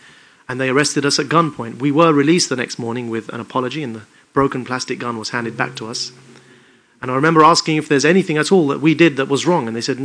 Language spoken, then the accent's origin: English; Southend-on-Sea, East of England, United Kingdom; I was born and raised in Essex and raised for most of my, all of my life up until that point in my hometown, Southend-on-Sea, which is in Essex.